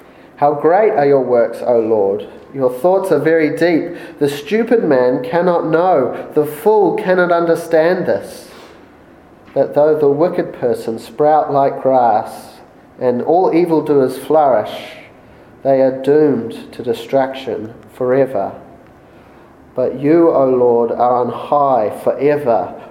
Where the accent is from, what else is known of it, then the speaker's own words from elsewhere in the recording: Papakura, Auckland, New Zealand; I grew up in Papakura, going to Papakura Baptist, not far from here.